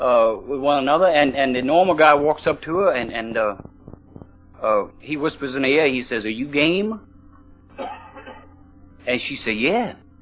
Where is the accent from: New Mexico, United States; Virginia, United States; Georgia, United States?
Virginia, United States; Fredericksburg; also born or lived in Port Royal Forks; My hometown is Fredericksburg, Virginia.